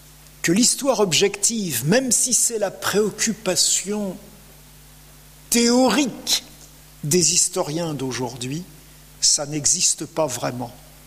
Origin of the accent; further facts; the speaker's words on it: Auvergne-Rhône-Alpes, France; À mon nom, vous devriez deviner que je suis auvergnat. C'est typique de la région où je suis né et d'où ma famille est originaire.